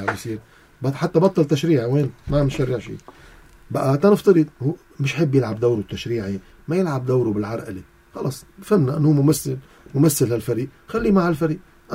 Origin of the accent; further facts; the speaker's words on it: Lebanon; أنا كمواطن لبناني